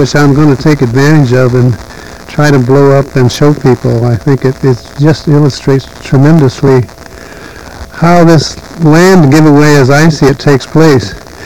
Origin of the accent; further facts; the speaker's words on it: Oakland, California, United States; I grew up in Oakland, and I know what a really pleasant downtown area we have